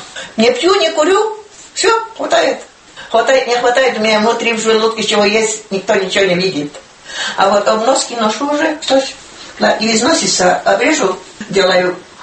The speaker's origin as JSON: {"language": "Russian", "town": "Korino", "country": "Russia", "tie": "born or raised there", "said": "Работала всю жизнь в Коринской больнице поваром. 50 лет. Родилась в Корино, жила в Корино, замуж вышла в Корино"}